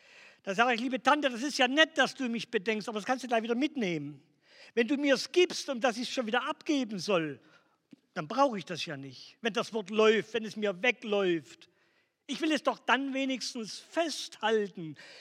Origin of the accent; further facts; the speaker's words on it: Saxony, Germany; born there; accent: Saxon; also born or lived in Ruhr; now in Central Hesse, Germany; Ich habe 33 Jahre im Ruhrgebiet gelebt, bin gebürtiger Sachse und fühle mich seit 2 Jahren sehr wohl in Mittelhessen. Und dass ich immer noch so ein bisschen sächsisch diesen Slang habe